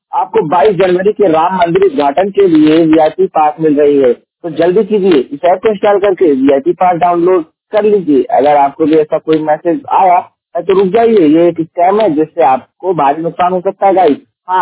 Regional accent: Uttar Pradesh, India; और मैं उत्तर प्रदेश के जौनपुर जिले का निवासी हूँ

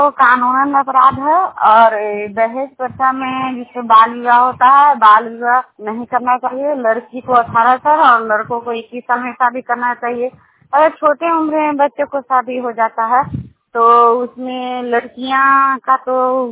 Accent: Buchchi, India; और ग्राम बुच्ची की रहने वाली हूँ

